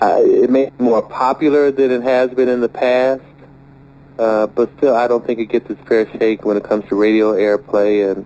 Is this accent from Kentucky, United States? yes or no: no; Detroit, Michigan, United States; No, we were all born and raised in Detroit.